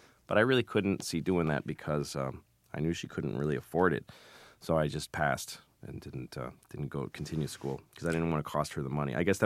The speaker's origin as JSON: {"language": "English", "town": "Boston", "region": "Massachusetts", "country": "United States", "tie": "born or raised there"}